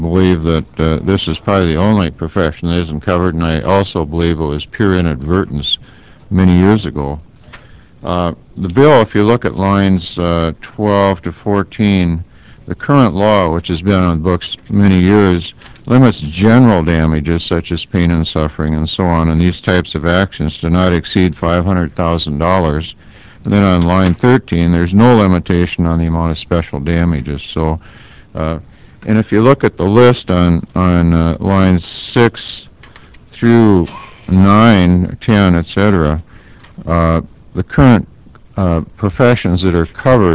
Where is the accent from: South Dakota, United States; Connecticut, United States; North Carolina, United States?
South Dakota, United States; Pierre; from Pierre, South Dakota